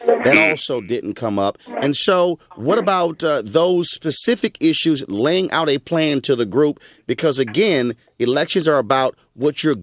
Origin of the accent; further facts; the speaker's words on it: Houston, Texas, United States; Still, yes, Skip, certainly still in H-Town, my hometown.